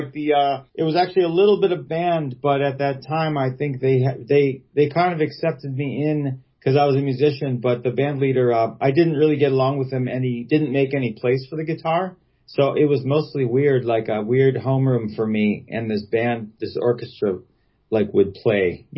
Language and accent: English; Pittsburgh, Pennsylvania, United States; moved away as an adult; also born or lived in Boston / Portland / Denver; now in Chicago, United States; Yeah, well, I've been here like 20 years with my wife, but we're both from Pittsburgh originally. You know, we've rambled around, you know, Boston and Portland, Oregon, and Denver and stuff.